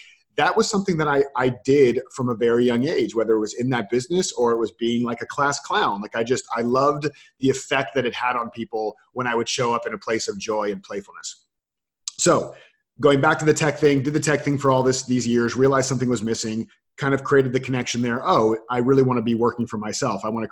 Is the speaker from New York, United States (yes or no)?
no; Florida, United States; So I grew up, I was born and raised in Florida.